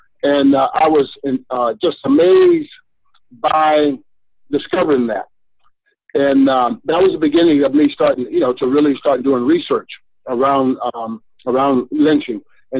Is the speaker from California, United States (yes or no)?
yes; Oakland, California, United States; I grew up in Oakland, California, joined the military, spent 20 years in the Navy, retired